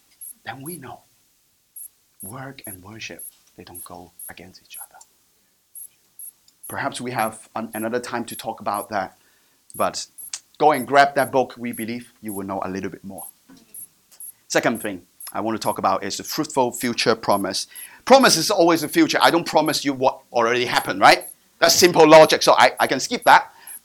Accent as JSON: {"language": "English", "country": "Hong Kong", "second_language": "English", "said": "You know, I come from Hong Kong, so we have a little bit of a spirit of consumerism."}